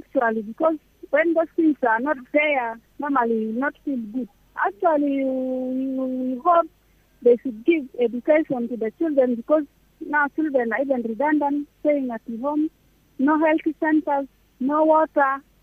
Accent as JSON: {"language": "English", "town": "Kajo Keji", "region": "Central Equatoria", "country": "South Sudan", "said": "Actually, we are from Kajikeji side because the situation there is not good."}